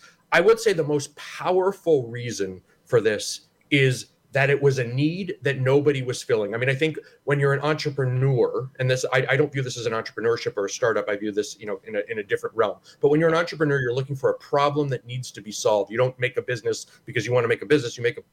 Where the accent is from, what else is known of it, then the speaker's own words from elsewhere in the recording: Ohio, United States; I'm from Northeast Ohio, so it pains me also.